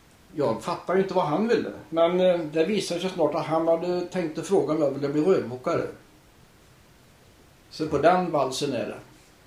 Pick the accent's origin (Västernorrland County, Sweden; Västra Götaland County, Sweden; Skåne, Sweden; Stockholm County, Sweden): Västra Götaland County, Sweden; Sörby; Ja, jag bor och är född i Sörby. På en gård som heter Ölstorp utanför Floby. Så jag har inte kommit så långt bort ifrån mina barnsben, om man säger så.